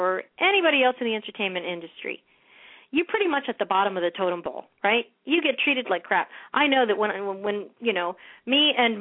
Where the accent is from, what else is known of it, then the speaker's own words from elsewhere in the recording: Puerto Rico; I might be Puerto Rican, but I grew up around Cubans all my life.